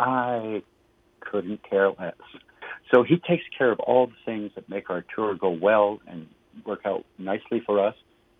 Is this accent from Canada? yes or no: yes; Canada; he was not my president, being Canadian, and also I'm liberal